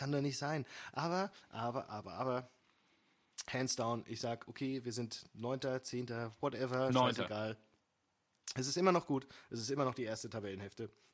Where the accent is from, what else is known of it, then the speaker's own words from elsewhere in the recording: Frankfurt, Hesse, Germany; Dafür sind wir Frankfurter bekannt.